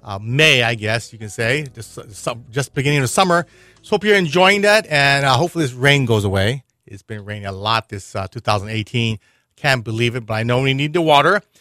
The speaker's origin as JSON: {"language": "English", "region": "Hawaii", "country": "United States", "also_born_or_lived": "Korea", "said": "I've lived on the East Coast, West Coast. I lived in Korea, and I'm from Hawaii."}